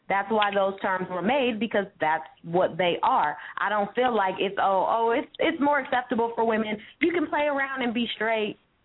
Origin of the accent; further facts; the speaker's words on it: San Francisco, California, United States; I'm from San Francisco. I know how the groups and communities work.